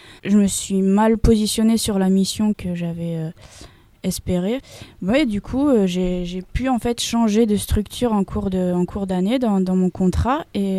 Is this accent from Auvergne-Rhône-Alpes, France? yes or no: yes; Auvergne-Rhône-Alpes, France; Alors, je viens d'Auvergne et j'ai fait un BTS gestion et protection de la nature il y a 2 ans.